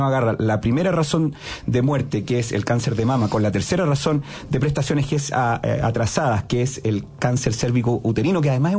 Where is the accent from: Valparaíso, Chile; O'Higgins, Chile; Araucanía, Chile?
O'Higgins, Chile; mencionó a mi tierra colchagüina, un gran saludo para la gente de la región de O'Higgins